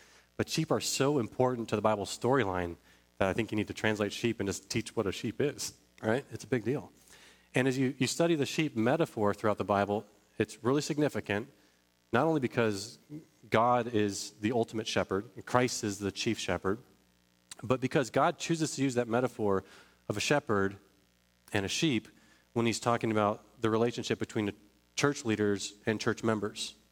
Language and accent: English; San Jose, California, United States; also born or lived in Roanoke, United States / Detroit, United States / San Diego, United States / Boston, United States; And so I grew up in suburbs. This is a suburb. So I grew up in San Jose, California. We moved all over.